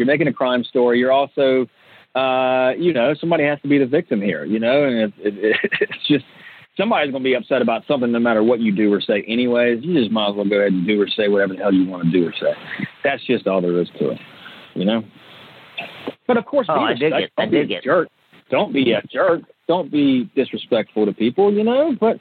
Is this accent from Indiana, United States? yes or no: no; North Carolina, United States; You know, I'm just being honest, like I'm from North Carolina.